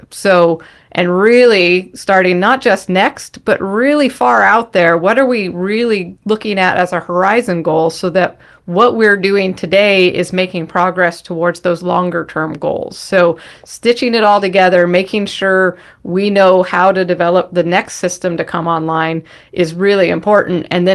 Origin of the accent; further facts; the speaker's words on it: Washington, United States; I grew up in the Washington State near Seattle and went to the University of Washington